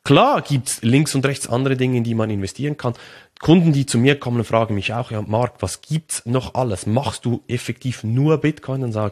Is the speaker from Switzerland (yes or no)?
yes; Switzerland; ich als Schweizer muss ja Roger Federer nehmen